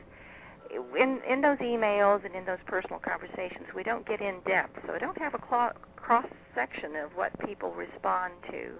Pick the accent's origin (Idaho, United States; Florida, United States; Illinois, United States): Florida, United States; And also, I grew up in Florida. I'm not a real Texan.